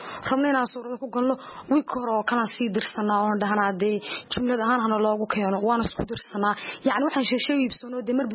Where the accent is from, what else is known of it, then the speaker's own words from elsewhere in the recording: Sool, Somalia; waxaanu rabnaa inaanu soo saarno bilicda gobolka Sool. Waa gobolkeyga iyo waanu ku faanaayo